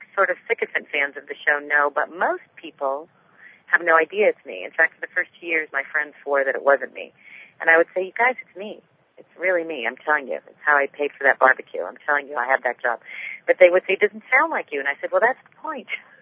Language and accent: English; San Diego, California, United States; I was born and raised in San Diego, right on the border, so I spent my whole childhood hearing people destroy the beautiful Spanish language